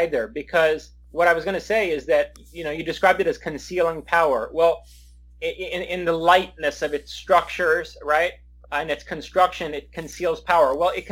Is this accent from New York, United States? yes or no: yes; New York, United States; it might be my sentimentalism as a New Yorker.